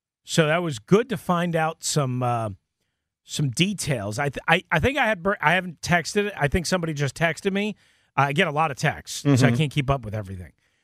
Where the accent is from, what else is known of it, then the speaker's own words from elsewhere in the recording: New York, United States; I know that growing up in New York.